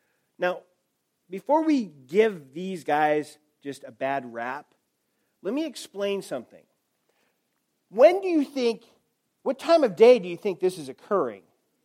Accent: California, United States; I'm a Californian at heart, okay?

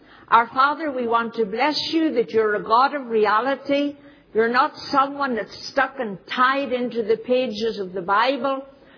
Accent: Lurgan, Northern Ireland, United Kingdom; he forgot I came from Lurgan.

